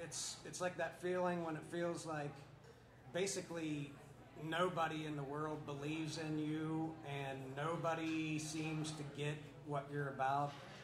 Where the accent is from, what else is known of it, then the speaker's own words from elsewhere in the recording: West Virginia, United States; now in Minneapolis, United States; I'm from West Virginia. I ended up here in Minneapolis a long time ago.